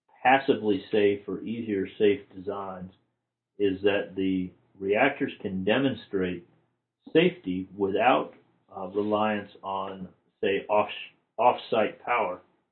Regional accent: Florida, United States; Well, I was proud of my home state of Florida

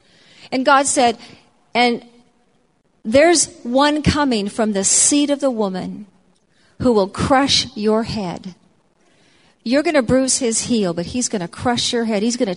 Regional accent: United States; I'm an American, and Thanksgiving starts my whole holiday season off.

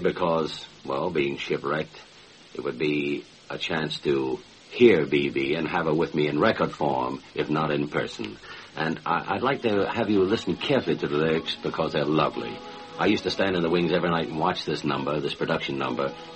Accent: Atlanta, Georgia, United States; Well, I'm from the Deep South, Atlanta, Georgia.

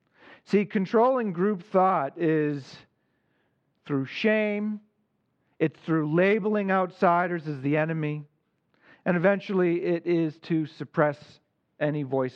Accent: Ireland; I don't know if it's because I'm Irish

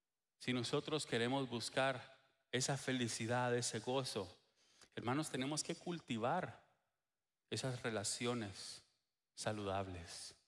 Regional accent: Guatemala; now in Texas, United States; cuando nosotros venimos de Guatemala, por cierto, ayer, hace 4 años, así que ayer fue nuestro aniversario en Texas

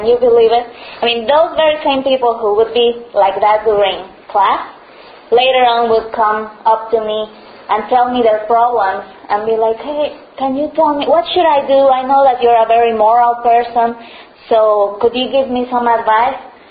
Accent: Mexico City, Mexico; also born or lived in United States; I'm from Mexico City. I'm the daughter of a church planter.

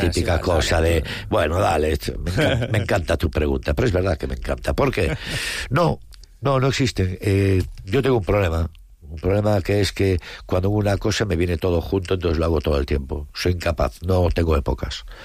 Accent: A Coruña, Galicia, Spain; Yo, porque soy del deporte, porque soy de Coruña.

